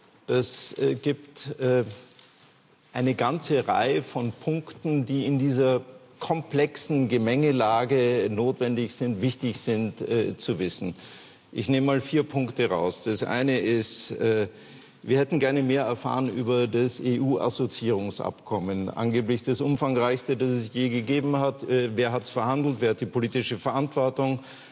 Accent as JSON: {"language": "German", "country": "Austria", "said": "Ich bin Österreicher"}